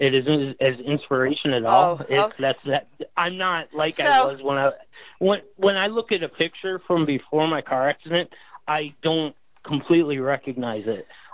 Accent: Michigan, United States; now in Florida, United States; I'm from Michigan, but I live in Florida now.

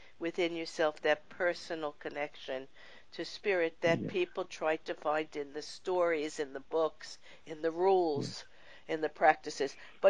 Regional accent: Brooklyn, New York, United States; I grew up in New York, in Brooklyn. I was born into a Jewish family.

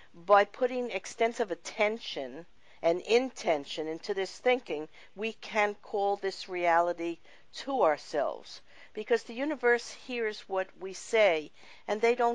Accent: New York, United States; I grew up in New York in a family that had no real understanding of any of this

